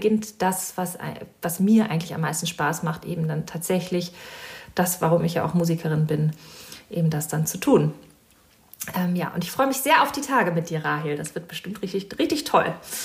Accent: Schleswig-Holstein, Germany; ich bin in der Region aufgewachsen und habe selbst auch schon früher in der Rellinger Kirche gespielt und gesungen.

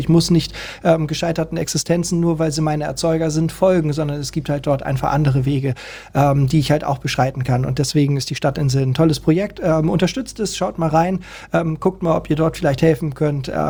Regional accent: Hamburg, Germany; Freunde, mal ernsthaft, wir sind Hamburger.

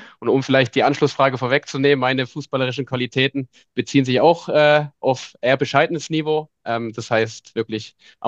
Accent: Leipzig, Saxony, Germany; also born or lived in Bayreuth; Also ursprünglich geboren und aufgewachsen bin ich in Deutschland, in Leipzig.

